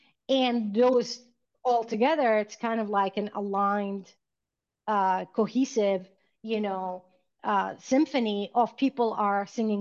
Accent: Alberta, Canada; I lived in Alberta. I'm from Alberta, Canada.

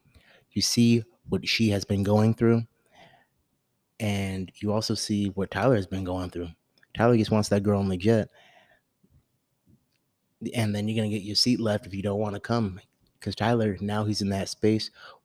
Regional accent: Germany; also born or lived in Europe; I'm a European boy. Even though I'm an American, I grew up in Europe. I feel like a European boy. I lived 8 years in Germany, and that's my home.

